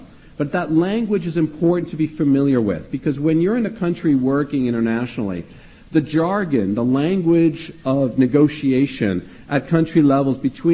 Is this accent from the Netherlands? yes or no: no; France; also born or lived in Canada; I'm an American, obviously, I'm born Canadian, and grew up in France.